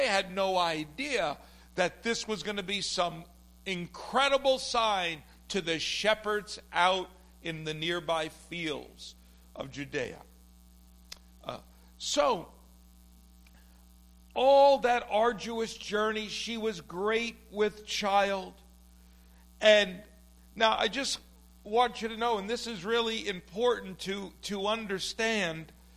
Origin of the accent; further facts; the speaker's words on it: Bronx, New York, United States; I still think about the memories of when I was raised in the Bronx at my grandmother's table